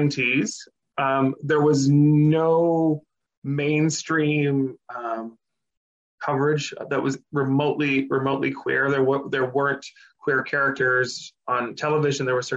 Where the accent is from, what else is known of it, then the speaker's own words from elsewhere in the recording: Edmonton, Alberta, Canada; born there; Yeah, I was born in Edmonton, not too far from the location of all these places, actually, and still kind of live very close to all these places as well.